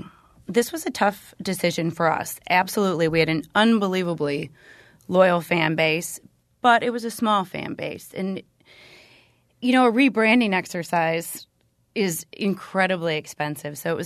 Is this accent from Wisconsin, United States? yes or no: yes; Milwaukee, Wisconsin, United States; We're born and raised in Milwaukee. We wanted to stay here. We had strong roots here.